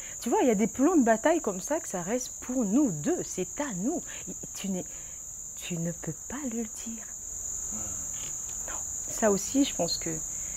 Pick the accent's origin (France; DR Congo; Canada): DR Congo; Kinshasa; born there; also born or lived in Brazzaville; À Kinshasa, je suis née, à Brazza, j'étais bien accueillie aussi. J'ai une partie de mon origine là-bas.